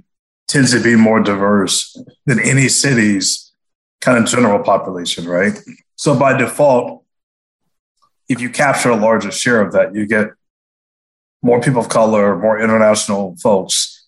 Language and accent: English; Atlanta, Georgia, United States; I'm from Atlanta, and you see there nearly all the big companies were kind of early venture investors